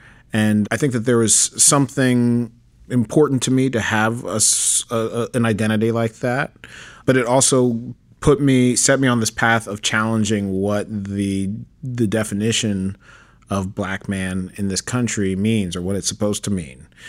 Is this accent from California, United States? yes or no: no; Manhattan, New York, United States; I was born in Manhattan, Upper West Side. I grew up.